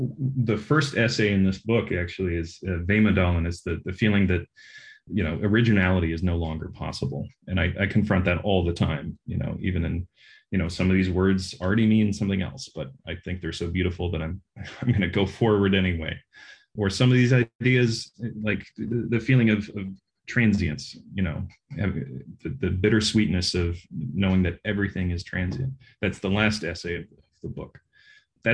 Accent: Geneva, Switzerland; I grew up in Geneva, Switzerland, just surrounded by tons of different languages going on all around me, from Africa or, you know, Asia, or French, which is the primary language over there.

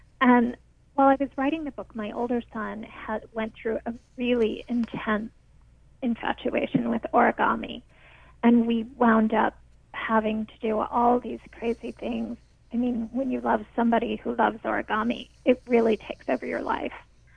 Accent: Midwest, United States; now in New York City, United States; Well, in a way, I was very much like Olivia when I first moved to New York City. And I moved from the Midwest.

